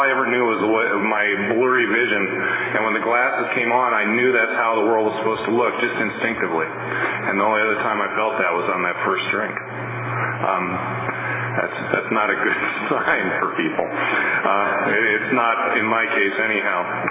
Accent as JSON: {"language": "English", "region": "Ohio", "country": "United States", "tie": "born or raised there", "said": "I grew up in the Midwest in a small village in Ohio, about 5,000 people. It was very much like Mayberry."}